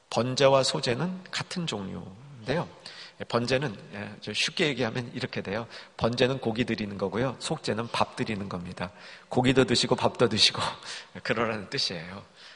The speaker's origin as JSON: {"language": "Korean", "region": "Seoul", "country": "South Korea", "tie": "born or raised there", "said": "저는 서울에서 자랐습니다. 그래서 어릴 때 서울 밖을 나가본 적이 없었던 것 같아요."}